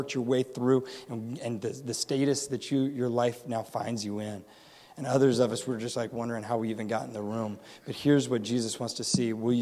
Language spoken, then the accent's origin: English; North Carolina, United States; And I'm from North Carolina. I do not. That did not teach me.